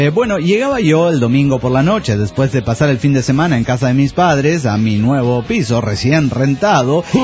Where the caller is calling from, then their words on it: Trelew, Chubut, Argentina; Nave desde el sur resistiendo siempre